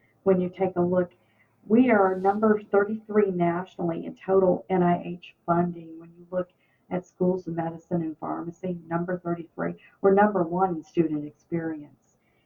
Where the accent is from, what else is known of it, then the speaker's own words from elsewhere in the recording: the South, United States; now in Fargo, United States; If I come from the South, so you probably can tell